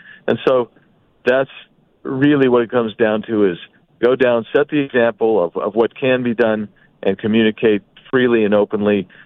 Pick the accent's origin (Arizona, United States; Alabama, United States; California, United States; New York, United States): Arizona, United States; Tucson; Yeah, I grew up in Tucson, so I'm pretty familiar with the city